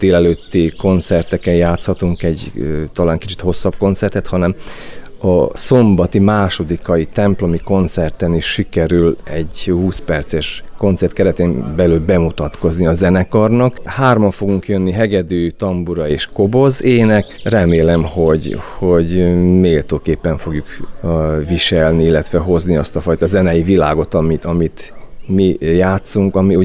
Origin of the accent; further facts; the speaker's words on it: Vojvodina, Serbia; mivel ugye Bácskából, Szerbiából jövünk.